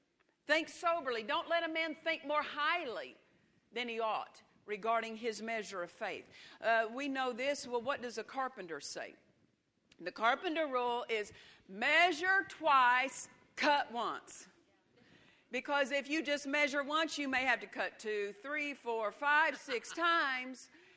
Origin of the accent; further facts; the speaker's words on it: Oklahoma, United States; My husband was raised in California. I was raised in Oklahoma.